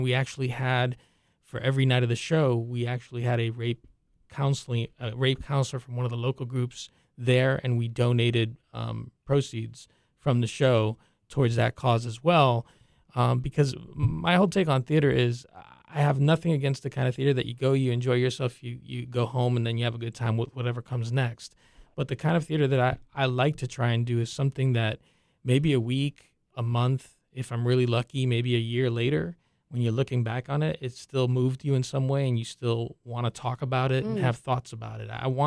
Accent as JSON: {"language": "English", "town": "New York City", "region": "New York", "country": "United States", "tie": "born or raised there", "said": "I'm Cuban American. I'm born here, but my parents are from Cuba. And I spent a lot of my childhood in that neighborhood. My best friend actually lived in that neighborhood. I lived a little further down on 133rd and Broadway."}